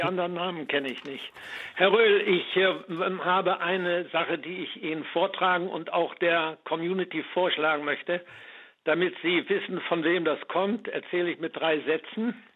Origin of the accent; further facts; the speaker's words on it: Hamburg, Germany; Ich komme aus Hamburg.